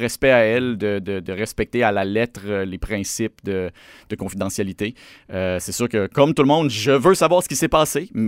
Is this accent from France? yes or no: no; Île d'Orléans, Quebec, Canada; also born or lived in Taschereau; J'habite dans Taschereau. Ma vie est dans Taschereau. Je suis né dans Taschereau. J'ai grandi à l'île d'Orléans, mais j'ai fait mes études primaires, secondaires dans Taschereau.